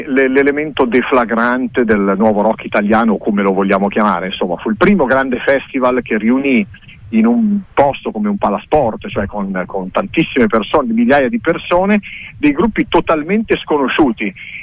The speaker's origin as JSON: {"language": "Italian", "town": "Biella", "region": "Piedmont", "country": "Italy", "said": "sono di Biella, quindi arrivo dalla profonda provincia a nord del Piemonte"}